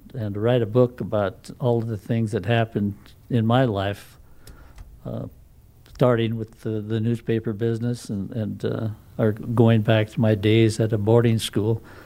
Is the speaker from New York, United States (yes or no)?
no; South Dakota, United States; Well, you know, I was born and raised on the Pioneer Reservation and didn't know much about any of the communities outside of the reservation except for the border towns like Rushville, and Gordon, Chatham.